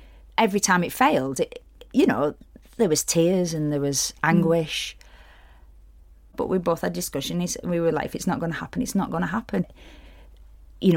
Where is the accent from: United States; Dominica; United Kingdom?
United Kingdom; Bolton, North West England; growing up in Bolton as well, those sort of small places that have sort of a magic to them, but there's a dark magic there.